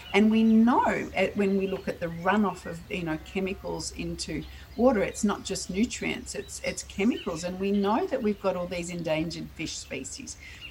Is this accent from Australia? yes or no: yes; Australia; moving back to the concept of saving water as an Australian